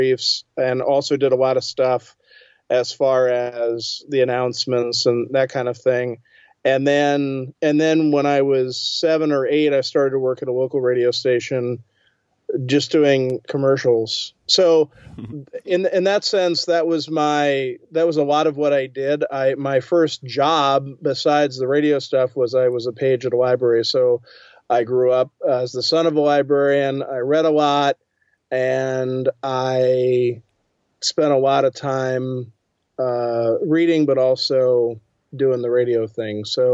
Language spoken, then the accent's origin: English; Norristown, Pennsylvania, United States; also born or lived in Washington, D.C.; I was born in Washington, D.C. I moved when I was three. I moved to Philadelphia. And then my entire schooling from grade school to graduation was in outskirts of Philadelphia in Montgomery County, which was Norristown.